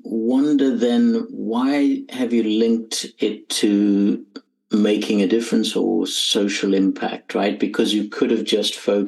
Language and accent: English; South Africa; also born or lived in Zimbabwe; Of course, I was born in Africa, in Zimbabwe, grew up in South Africa, traveled extensively.